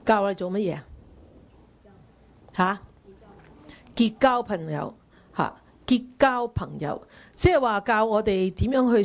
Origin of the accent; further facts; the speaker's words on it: China; 所以我哋中国人成日都讲啦，近朱者赤，近墨者黑。